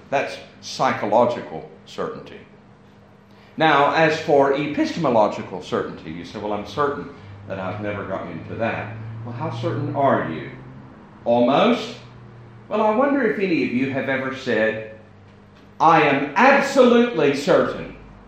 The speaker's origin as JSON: {"language": "English", "country": "United States", "accent": "American", "said": "I apologize for the effect that my American accent may be having on your spelling at the moment."}